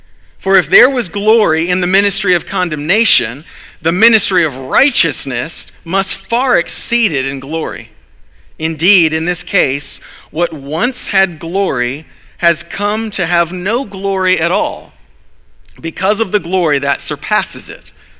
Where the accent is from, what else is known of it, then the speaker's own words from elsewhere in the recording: Florida, United States; So growing up in Florida, we went to Disney World a lot.